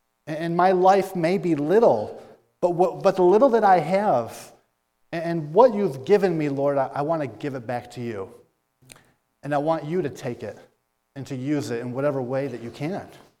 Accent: United States; I'm an American.

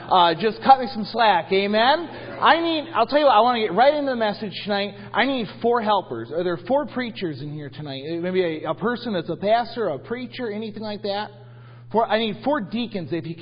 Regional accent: Michigan, United States; I'm from Michigan, and we go to Meijer's in Michigan.

